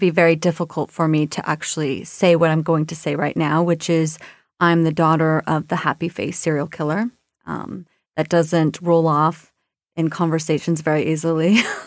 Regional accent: Pacific Northwest, United States; So we are from the Pacific Northwest

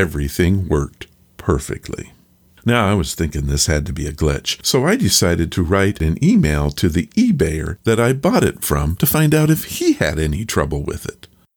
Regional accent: Vancouver, Washington, United States; This next story comes from my hometown of Vancouver, Washington, but I didn't send it in.

